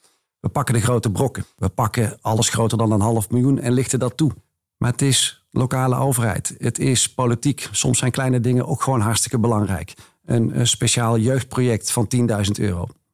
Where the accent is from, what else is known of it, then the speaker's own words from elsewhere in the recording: North Brabant, Netherlands; Ik kom uit Brabant, dus ik ben een echte Brabander. Gezelligheid en een Brabants kwartiertje, dat ken ik wel.